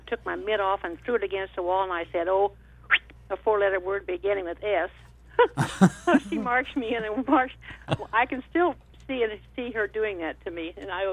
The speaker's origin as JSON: {"language": "English", "town": "Wichita", "region": "Kansas", "country": "United States", "tie": "born or raised there", "said": "We gave birth to the LPGA back in 1950 in my hometown of Wichita, Kansas."}